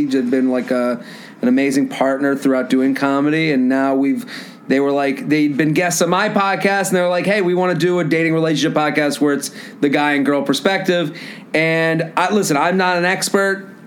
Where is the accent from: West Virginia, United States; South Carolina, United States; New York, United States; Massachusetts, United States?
Massachusetts, United States; I'm from outside of Boston. I'm 33.